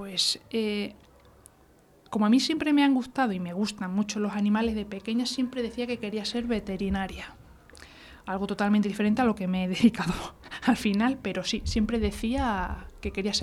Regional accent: Rebollar, Extremadura, Spain; also born or lived in Plasencia; Pues nací en 1980, ya hace unos cuantos añitos, y nací en Plasencia, que es un pueblo cerca del pueblo en el que yo vivo, que es Rebollar, en el Valle del Jerte de Cáceres.

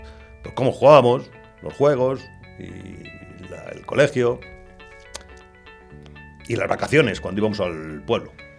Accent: Madrid, Community of Madrid, Spain; born there; En Madrid.

